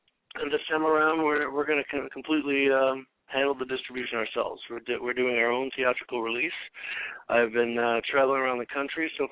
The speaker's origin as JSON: {"language": "English", "town": "Ann Arbor", "region": "Michigan", "country": "United States", "lives_now": "Flint, United States", "said": "Flint, Michigan now. I'm seeing you on Facebook, man. Yeah, I'm from Ann Arbor."}